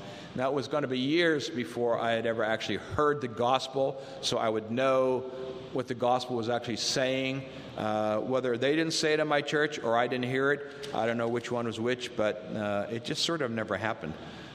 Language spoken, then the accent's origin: English; Dubois, United States; growing up in Dubois, I knew all the Catholic kids, and I knew they weren't holy, okay?